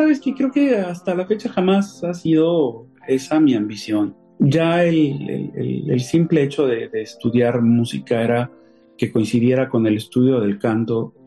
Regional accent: Mexico; como mexicanos también, yo creo que también tenemos esta cultura de compartirnos a través de la comida

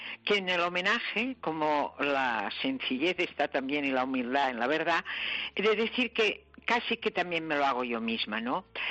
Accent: Catalonia, Spain; Es que yo soy catalana.

